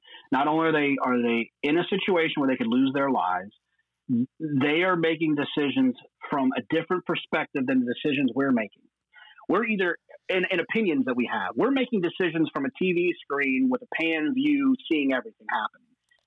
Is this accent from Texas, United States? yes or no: yes; Dallas, Texas, United States; growing up in Dallas, hearing all of these people praise Tony Romo